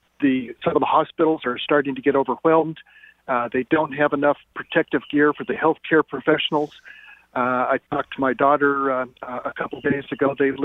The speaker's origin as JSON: {"language": "English", "region": "Montana", "country": "United States", "tie": "born or raised there", "said": "I talked to some folks back home. The little town I grew up in Montana does not have a ventilator."}